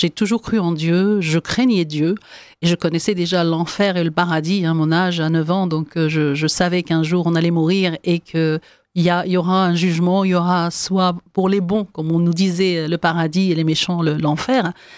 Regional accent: Oran, Oran Province, Algeria; moved away; also born or lived in Tlemcen; je suis née en Algérie dans les années 60, donc en 65 comme je le décris. J'ai grandi dans une ville nommée Oran, à l'ouest. Donc je suis née à Tlemcen, j'ai grandi à Oran. Et je suis issue d'une famille donc musulmane

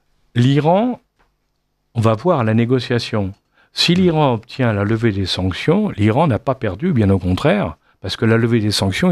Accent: France; moi, je suis français.

